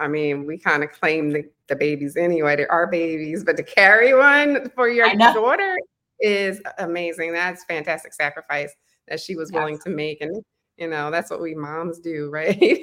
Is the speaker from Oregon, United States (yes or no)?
no; Philadelphia, Pennsylvania, United States; That's my hometown, Philly, too.